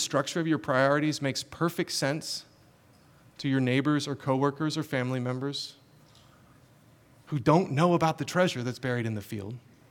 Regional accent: North Carolina, United States; I grew up in North Carolina, the beach, right?

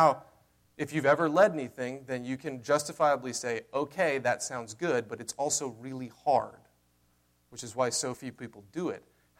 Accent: the South, United States; Okay, I'm from the South. Okay? We say, bless her heart, when we mean, oh my goodness.

